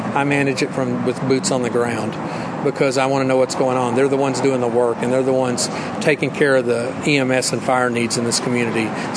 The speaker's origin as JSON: {"language": "English", "region": "Texas", "country": "United States", "tie": "born or raised there", "said": "growing up in Texas, and I was always an Aggie supporter as a kid"}